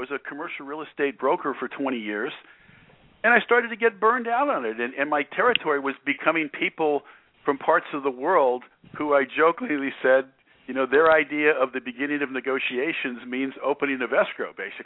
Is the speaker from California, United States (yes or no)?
yes; Santa Monica, California, United States; it's like I grew up in Santa Monica, California, you know, a suburb of Los Angeles